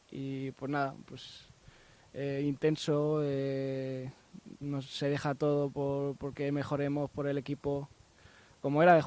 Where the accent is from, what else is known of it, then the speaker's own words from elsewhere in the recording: Aranjuez, Community of Madrid, Spain; Soy madrileño, de Aranjuez.